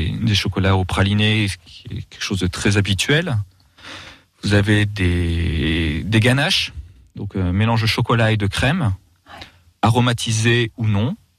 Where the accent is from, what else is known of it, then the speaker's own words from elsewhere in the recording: Guéret, Nouvelle-Aquitaine, France; Parce que je suis du coin, je suis creusois, je suis né à Guéret